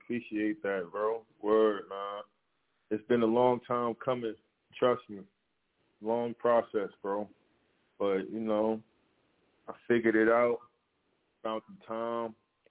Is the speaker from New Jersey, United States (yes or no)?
yes; Plainfield, New Jersey, United States; also born or lived in Far Rockaway, New York; I'm from Plainfield, New Jersey, born Far Rockaway, Queens, New York.